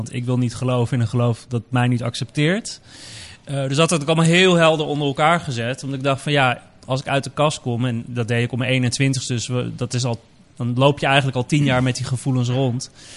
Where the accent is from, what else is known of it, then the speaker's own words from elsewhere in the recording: Amsterdam, North Holland, Netherlands; mijn vader is dus Pakistaans, mijn moeder is Nederlands. Dus ik ben geboren en opgegroeid in Nederland, in Amsterdam. Maar toch een heel, toch wel een duidelijk Pakistaans en islamitische opvoeding meegekregen. Mijn moeder is dus Nederlands, maar bekeerd tot de islam.